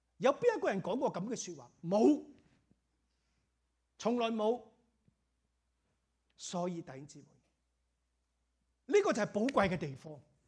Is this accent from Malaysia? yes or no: yes; Malaysia; 我最多跟你说的东西都在地上，我是马来西亚来的。